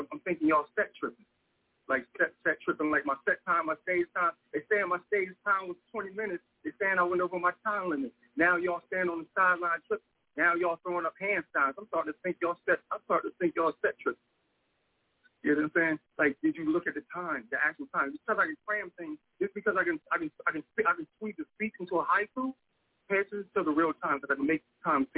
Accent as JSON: {"language": "English", "region": "Delaware", "country": "United States", "said": "because I'm from Delaware and … from Delaware, you know, Kasa raised us as far as the Rasta knowledge."}